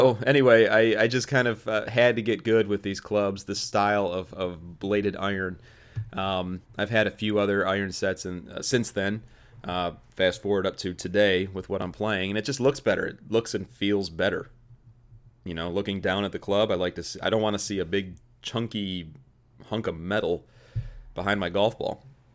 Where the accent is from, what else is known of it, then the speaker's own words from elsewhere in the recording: Joliet, Illinois, United States; after I started working at a country club in my hometown, in the bag room, good old Joliet Country Club